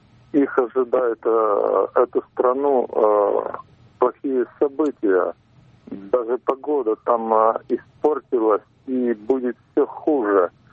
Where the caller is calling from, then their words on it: Tula, Tula Oblast, Russia; я из Тулы звоню.